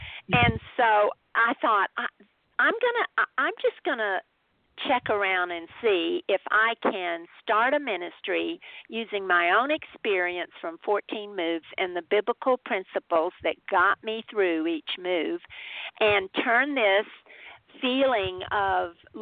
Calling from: Phoenix, Arizona, United States; That's a little bit about me, and I'm calling from Phoenix, Arizona. Gorgeous weather here.

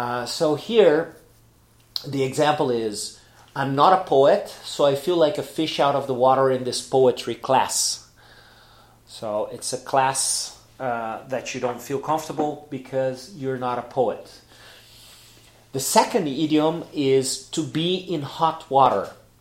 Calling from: Porto Alegre, Rio Grande do Sul, Brazil; English is a second language

